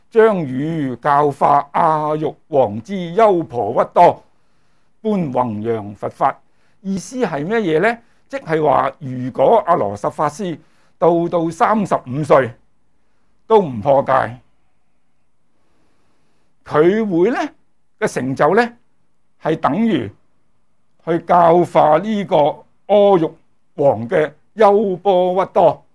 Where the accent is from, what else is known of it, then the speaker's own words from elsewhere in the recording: China; 如果用我哋中國人嘅宗族嚟講咧